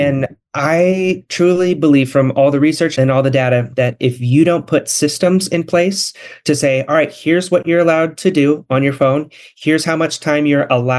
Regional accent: Ketchikan, Alaska, United States; And so we went and did an event back in my hometown, back in Little Ketchikan, Alaska.

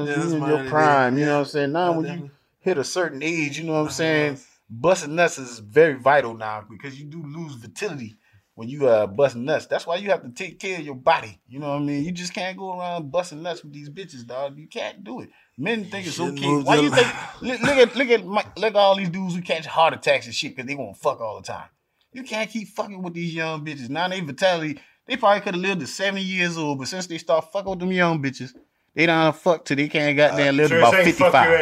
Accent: United States; At least I'm an American in America.

